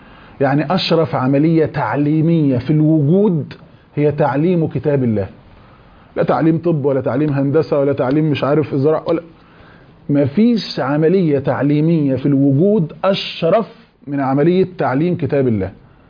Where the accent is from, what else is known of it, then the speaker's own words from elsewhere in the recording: Egypt; انا بحكي لكم عن النظام الانجليزي اللي هو عندنا في مصر